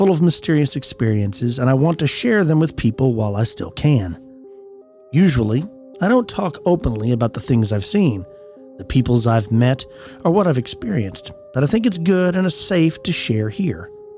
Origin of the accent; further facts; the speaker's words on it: Somerset, California, United States; I grew up in Somerset, California, in an unincorporated part of El Dorado County. We lived on 5 acres.